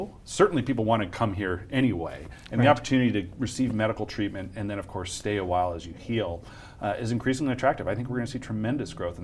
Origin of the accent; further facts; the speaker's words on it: Las Vegas, Nevada, United States; all my buddies I grew up with in Las Vegas want me to restore the basketball team